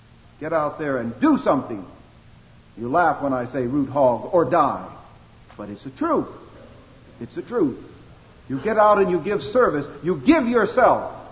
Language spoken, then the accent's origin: English; San Diego, California, United States; that I'm from San Diego.